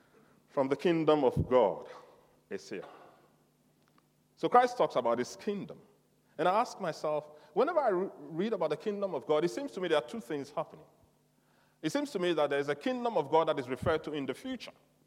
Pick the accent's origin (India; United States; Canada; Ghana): Ghana; And I come from Ghana, a country called Ghana, originally.